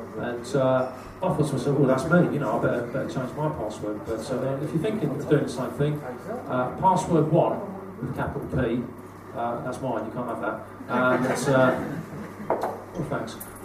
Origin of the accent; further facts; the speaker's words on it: Milton Keynes, South East England, United Kingdom; now in Aberdeen, United Kingdom; Yeah, I'm originally from Milton Keynes, but now I live in Aberdeen, so, you know, out of a frying pan.